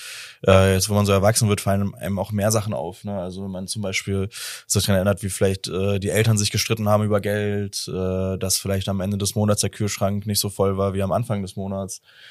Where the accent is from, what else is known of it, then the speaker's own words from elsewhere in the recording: Hamburg, Germany; Ich bin damals in Hamburg-Langhorn aufgewachsen. Das ist ein Stadtteil, der heute wahrscheinlich als Brennpunkt bezeichnet werden würde. Damals haben wir sowas leicht romantisierend Ghetto genannt.